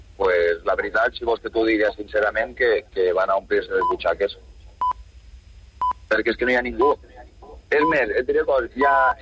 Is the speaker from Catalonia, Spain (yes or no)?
yes; Bell-lloc d'Urgell, Catalonia, Spain; soc de Belllloc d'Urgell, vinc a Sant Andreu de Llavaneres